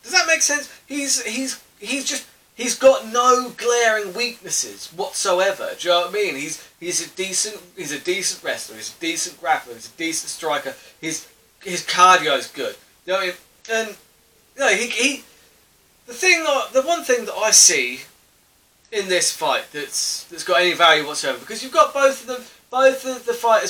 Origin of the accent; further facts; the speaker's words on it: England, United Kingdom; I'm English, do you know what I mean?